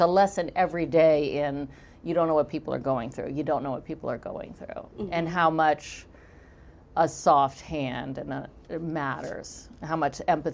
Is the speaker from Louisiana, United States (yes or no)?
yes; Louisiana, United States; And being from Louisiana and being a Southerner and having people get that wrong so much, I didn't want to offend the people of Pittsburgh.